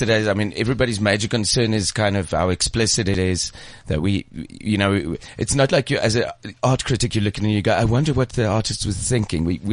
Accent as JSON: {"language": "English", "region": "Gauteng", "country": "South Africa", "said": "I'm actually originally from the West Rand."}